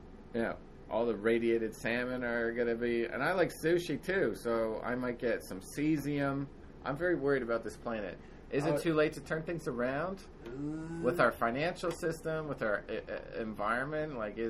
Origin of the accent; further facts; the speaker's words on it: Northeast, United States; So I wonder, that makes me more of a Yankee, because I grew up in the Northeast